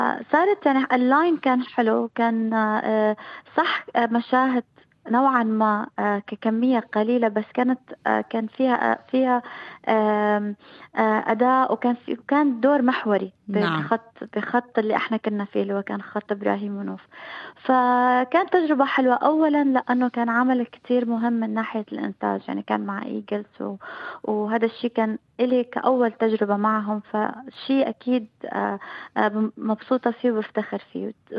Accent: Iraq; أوكي كعراقية هذا الشيء أكيد

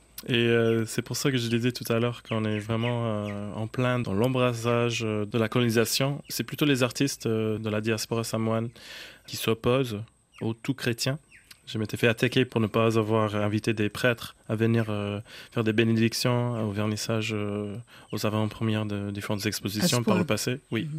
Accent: Australia; en grandissant en majorité en Australie, dans une colonie anglo-saxonne, il n'y avait pas de place pour les personnes racisées comme moi, ou très peu de place pour les personnes à genre autochtone.

